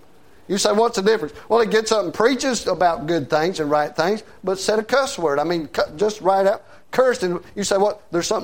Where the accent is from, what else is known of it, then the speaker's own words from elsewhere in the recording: the South, United States; You know what? I'm a Southerner. I don't care if you like it or not.